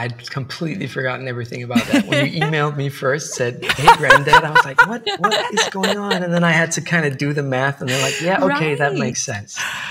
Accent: Denmark; English is a second language; I'm from Denmark. I lived in Copenhagen. I was 19 years old. I was in high school.

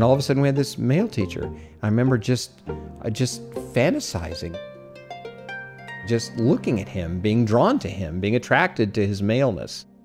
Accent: Omaha, Nebraska, United States; I was raised in Omaha, Nebraska. It was 1959. Life was the 50s.

